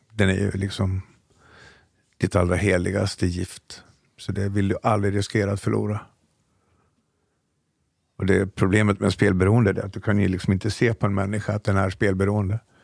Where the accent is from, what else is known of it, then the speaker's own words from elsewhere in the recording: Dalarna County, Sweden; Så att gå från liksom fina hemmet hemma i Dalarna till att bo i skogen utanför Stockholm, det var ett hårt fall.